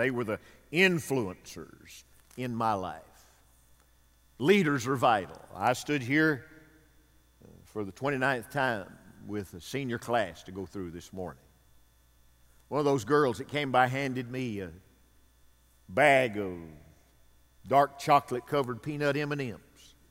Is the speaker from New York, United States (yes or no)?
no; Pisgah, Alabama, United States; It's my hometown is Pisgah. It's on a high rocky ridge looking over into the Tennessee Valley.